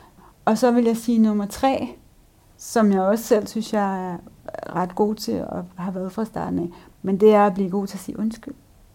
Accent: Frederiksberg, Capital Region of Denmark, Denmark; Som i øvrigt også indebar, at vi flyttede rigtig meget rundt, men det hjem, som jeg kalder mit barndomshjem, lå på anden sal i en stor herreskabslejlighed på Frederiksberg.

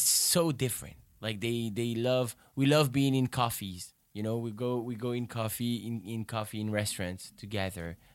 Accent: Paris, Île-de-France, France; no, actually, that wasn't very easy when I was growing up in Paris.

